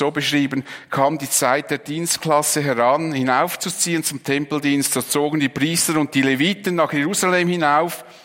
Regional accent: Switzerland; wir sind immer so ein bisschen von uns wahnsinnig überzeugt und als Schweizer sowieso.

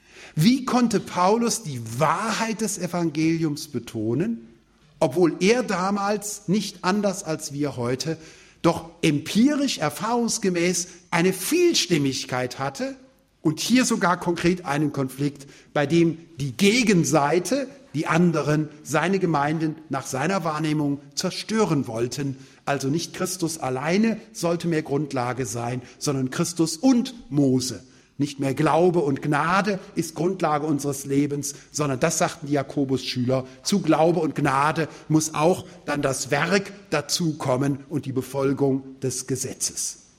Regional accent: Rhineland, Germany; Ich bin selbst im Rheinland groß geworden und nicht kirchlich, christlich sozialisiert.

